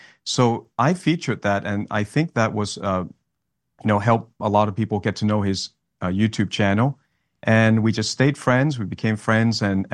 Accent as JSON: {"language": "English", "country": "Australia", "lives_now": "United States", "said": "I'm in Florida. So I came from Australia. I'm a pastor from Australia, and the Lord told me to move here for the Great Awakening."}